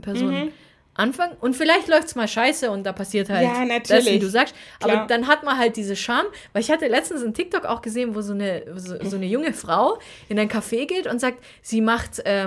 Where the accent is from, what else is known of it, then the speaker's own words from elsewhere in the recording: Stuttgart, Baden-Württemberg, Germany; ich komme auch aus Stuttgart.